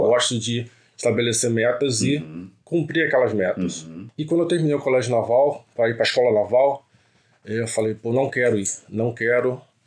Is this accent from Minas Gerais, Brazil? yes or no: no; Rio de Janeiro, Brazil; Jacarepaguá. Nascido e criado em Jacarepaguá.